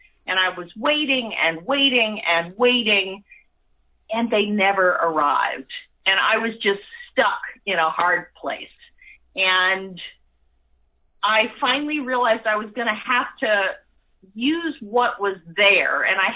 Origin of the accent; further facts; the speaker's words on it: St. Petersburg, Florida, United States; which is in my hometown, on the coast of Tampa Bay, where I grew up.